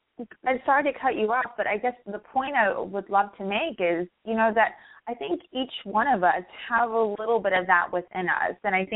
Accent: Illinois, United States; now in Florida, United States; And, you know, I came from Illinois. So Florida was the furthest, I mean, in terms of climate

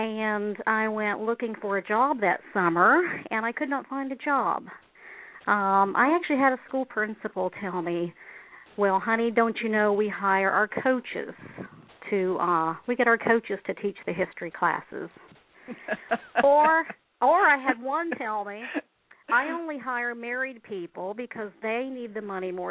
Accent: Ohio, United States; born there; accent: Florida; now in Florida, United States; And so I was born in Ohio, but I have the Florida accent and everything, so it sounds like I'm a native, but I'm not.

